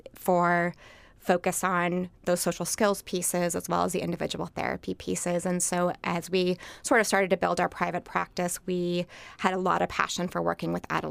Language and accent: English; Anchorage, Alaska, United States; also born or lived in Washington, D.C.; So I was born and raised quite proudly in Anchorage